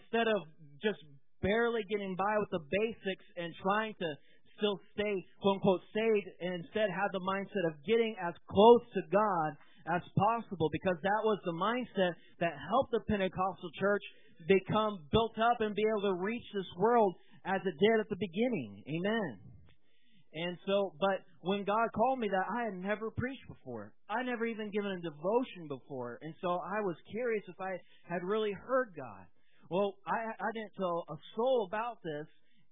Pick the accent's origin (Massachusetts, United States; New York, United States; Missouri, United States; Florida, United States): Missouri, United States; And so, again, we're from Southwest Missouri. We live in a small town called Monette, about a population of 10,000 people.